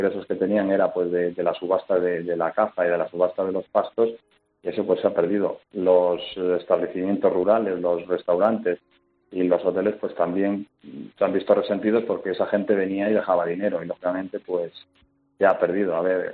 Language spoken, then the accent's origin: Spanish; Losadilla, Castile and León, Spain; el fuego se da la casualidad que se originó en mi pueblo, en Losadilla